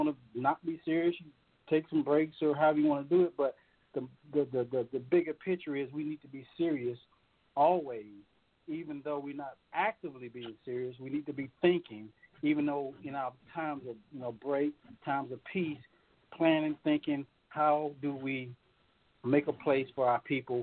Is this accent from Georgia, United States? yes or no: yes; Georgia, United States; now in Centerville, United States; I come from a small town in America, Georgia, about 12,000 people.